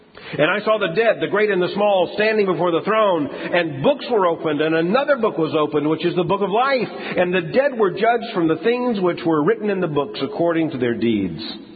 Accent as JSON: {"language": "English", "town": "Lakeland", "region": "Florida", "country": "United States", "tie": "born or raised there", "said": "I was born in Lakeland, not too far from here. We had to come over to Tampa to the mall."}